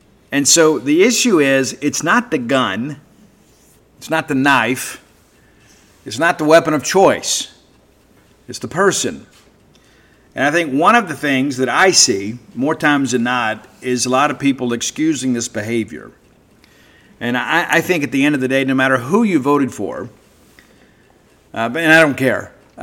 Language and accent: English; the South, United States; and I grew up in the South where, you know, a lot of people, we don't call the law, right?